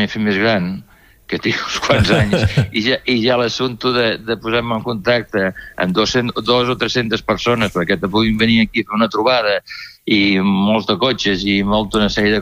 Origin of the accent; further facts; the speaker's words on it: La Tallada d'Empordà, Catalonia, Spain; now in Calonge, Spain; jo vaig arribar en aquesta època a Calonja l'any 57, jo soc fill de la Tallada.